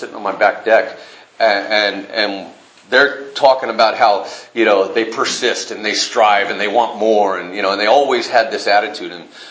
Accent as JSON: {"language": "English", "region": "California", "country": "United States", "tie": "born or raised there", "said": "You know, I was raised in Northern California, and I drank with my mom and I smoked pot with my dad."}